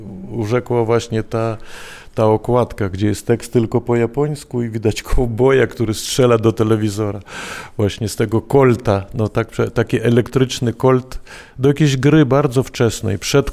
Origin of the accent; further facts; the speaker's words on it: Lviv, Lviv Oblast, Ukraine; now in Estonia; jestem obywatelem Estonii. To też tak to miało zaznaczyć jakby ten, chociaż jestem lwowiakiem